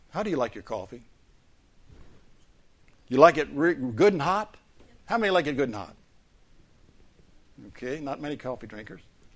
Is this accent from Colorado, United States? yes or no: no; Florida, United States; I'm from Florida. I like iced tea.